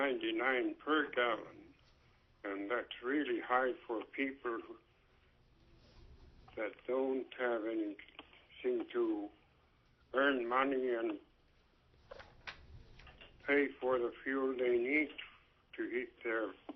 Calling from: Napakiak, Alaska, United States; I'm calling from Napakiak, native village of Napakiak.

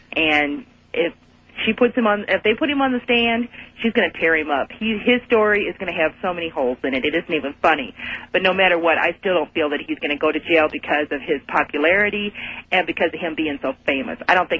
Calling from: Sterling, Illinois, United States; I'm from Sterling, I'm listening to you on WSDR.

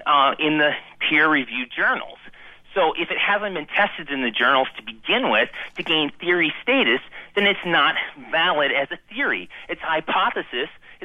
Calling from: Davenport, Iowa, United States; Yeah, I'm calling from Davenport.

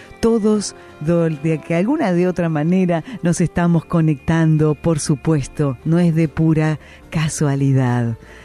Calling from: Lanús, Buenos Aires Province, Argentina

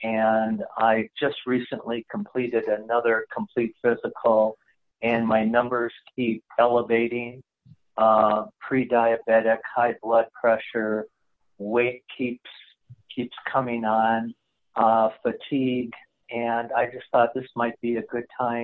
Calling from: Minneapolis, Minnesota, United States; Minneapolis.

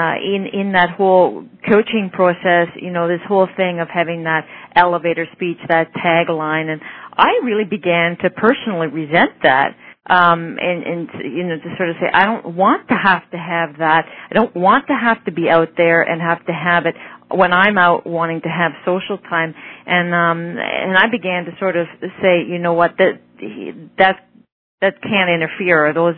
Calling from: Waterloo, Ontario, Canada; I'm calling from Waterloo, Ontario.

